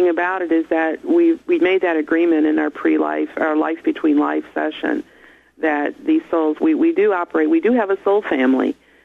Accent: Chicago, Illinois, United States; moved away as an adult; now in Virginia, United States; That's how I got to Virginia. I was born and raised in Chicago, and had no reason to come to Virginia

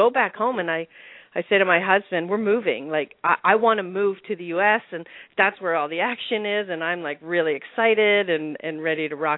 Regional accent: Canada; Well, as you said, I am Canadian

